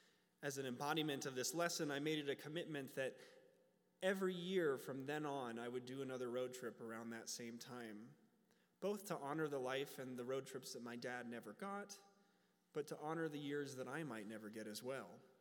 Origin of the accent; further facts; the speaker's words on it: Nebraska, United States; Growing up in Nebraska, my exposure to the LGBT community was almost exclusively what I saw on TV